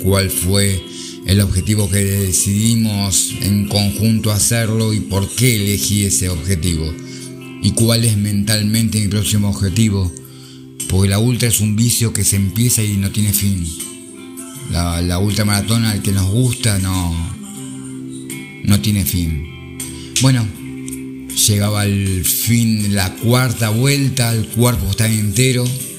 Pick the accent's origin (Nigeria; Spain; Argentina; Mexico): Argentina; born there; obviamente Argentina, mi país natal